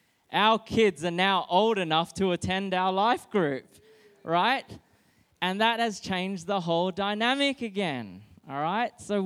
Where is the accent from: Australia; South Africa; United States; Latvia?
Australia; Perth, Western Australia; I was born here and I was growing up in Perth, or raised in Perth, and I'm so used to being the minority in a community.